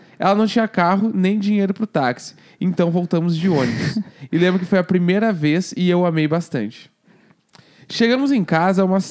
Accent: Manaus, Amazonas, Brazil; tenho 25 anos e sou de Manaus.

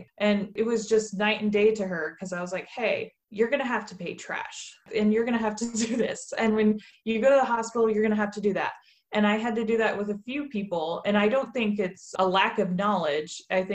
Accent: Colorado, United States; I come from Colorado, which of course everyone loves.

